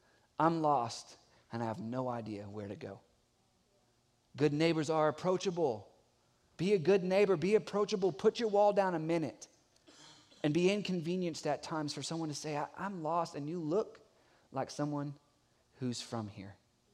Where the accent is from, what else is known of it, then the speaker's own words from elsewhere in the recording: Carolina, United States; there was definitely a time as I was growing up in Carolina where I got on a country road and had no idea where I was.